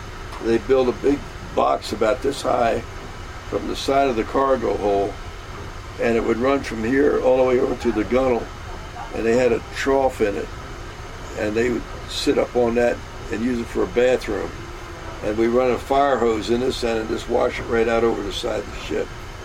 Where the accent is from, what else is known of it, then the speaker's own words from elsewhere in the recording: Maryland, United States; because I was from Maryland here.